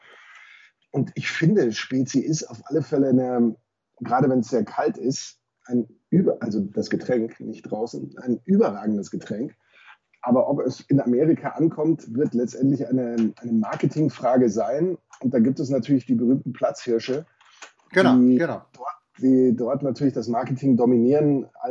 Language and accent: German; Southern Germany, Germany; Auch wenn ich als Süddeutscher natürlich immer sagen würde, der Kaugummi.